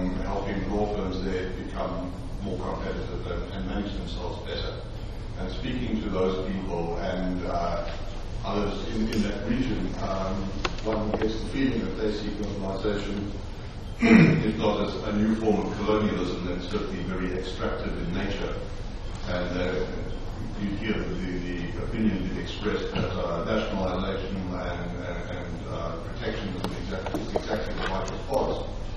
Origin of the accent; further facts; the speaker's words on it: South Africa; accent: South African; And like you, Professor, I'm South African, as you can probably tell by my accent.